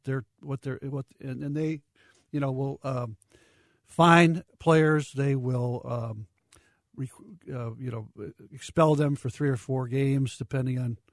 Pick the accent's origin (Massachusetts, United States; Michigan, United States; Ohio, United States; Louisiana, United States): Michigan, United States; Detroit; born there; also born or lived in Chicago, United States / New York, United States / St. Louis, United States; So I was born in Detroit, lived there 8 years, Chicago 2.5 years, New York 4 years, you know, then St. Louis, Missouri